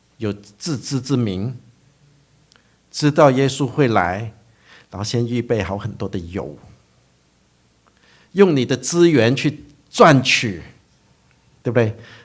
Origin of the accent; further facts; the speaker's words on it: China; 用据我们中国人的成语就是怎样，你要未雨绸缪啊，你要先想好。